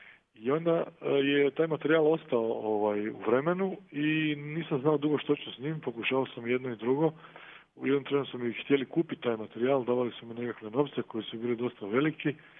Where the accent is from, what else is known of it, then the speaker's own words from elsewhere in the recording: Zadar, Zadar County, Croatia; now in Split, Croatia; Kako sam ja rodom dalmatinac iz Zadra